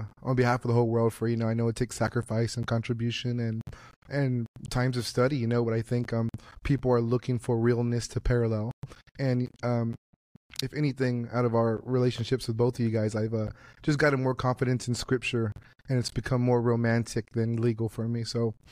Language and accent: English; Texas, United States; now in Omaha, United States; I still haven't found great tacos in Omaha. But I'm from South Texas, so.